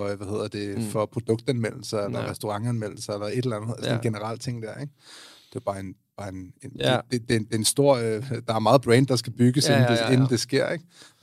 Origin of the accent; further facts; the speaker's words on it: Amager, Capital Region of Denmark, Denmark; jeg er fra Amager, så ja, den går også med mig.